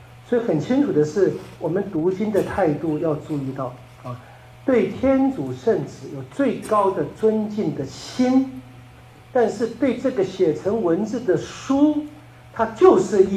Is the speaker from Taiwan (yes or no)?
yes; Taiwan; 至少我在台湾长大的哈，我知道，我台湾长大，我在出国念书之前，这方面没有人训练